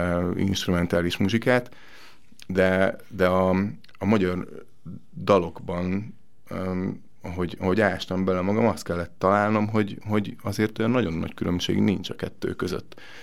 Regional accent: Hungary; Mint magyar, ez talán egy kicsit szomorú

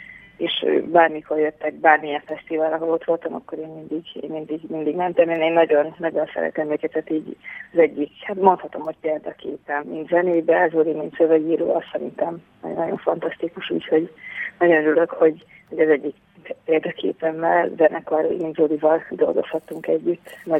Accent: Debrecen, Hajdú-Bihar, Hungary; mikor Debrecenben léptek fel, ahonnan így származunk

